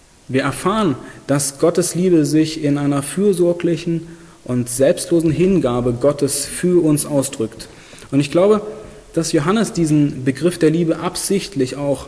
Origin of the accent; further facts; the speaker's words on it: East Germany, Germany; Ich bin hier im Osten aufgewachsen, hatte 22 Jahre lang keine Vorstellung von Gott